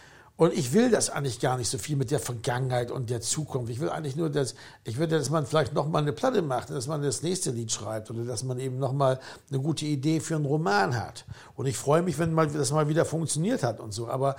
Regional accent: Bremen, Germany; born or raised there; moved away as an adult; now in Berlin, Germany

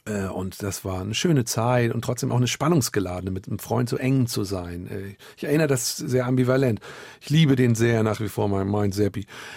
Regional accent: Berlin, Germany; Ich bin Berliner mit einem hamburgischen Migrationshintergrund.

